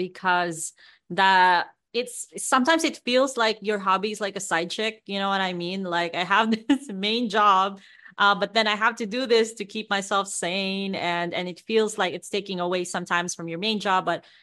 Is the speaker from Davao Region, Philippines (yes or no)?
yes; Davao, Davao Region, Philippines; I made a friend in my hometown in Davao in the Philippines